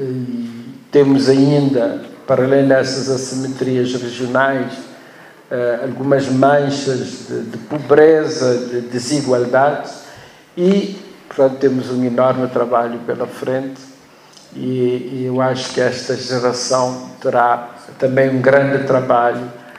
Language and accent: Portuguese; Cape Verde; Nós, em Cabo Verde, e vocês estão aqui há pouco tempo, não é?